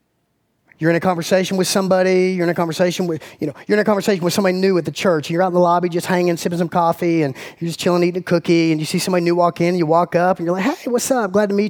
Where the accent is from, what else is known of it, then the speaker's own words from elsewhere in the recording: Macon, Georgia, United States; I grew up in Macon, Georgia, born and raised in Central Georgia.